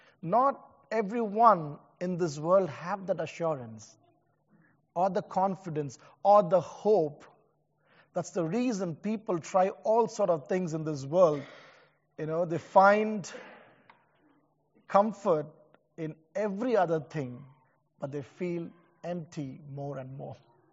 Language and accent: English; India; Because I come from India.